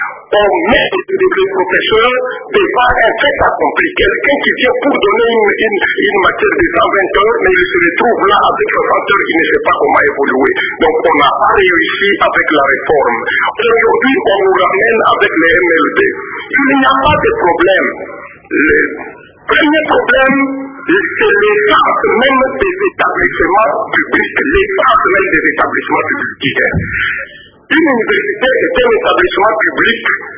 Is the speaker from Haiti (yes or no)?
no; Kasaï-Oriental, DR Congo; chez nous, en Kassai Oriental.